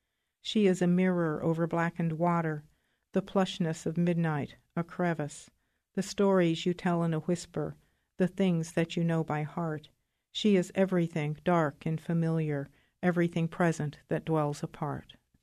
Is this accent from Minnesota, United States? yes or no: no; Troy, Ohio, United States; I'm from Troy, Ohio